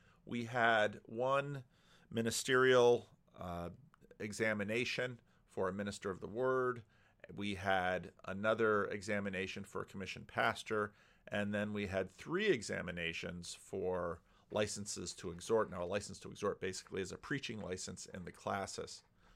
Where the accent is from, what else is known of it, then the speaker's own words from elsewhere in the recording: New Jersey, United States; I grew up in New Jersey.